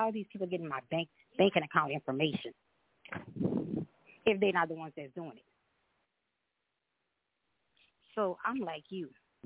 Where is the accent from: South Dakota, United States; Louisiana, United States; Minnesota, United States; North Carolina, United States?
Louisiana, United States; Lafayette; I'm from Lafayette, Louisiana.